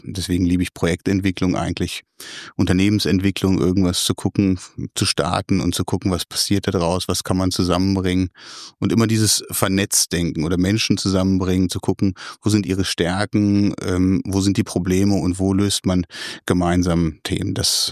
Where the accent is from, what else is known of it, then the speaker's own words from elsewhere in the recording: Lower Saxony, Germany; now in Esslingen, Germany; Aus der Nähe von Celle, aus Niedersachsen.